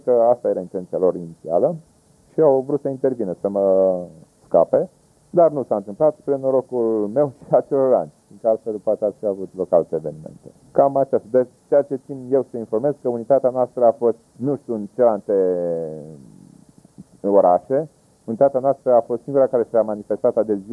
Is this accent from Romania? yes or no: yes; Romania; Zic, ca român și ca ofițer am zis cine vrea să facă acest lucru și l-am făcut.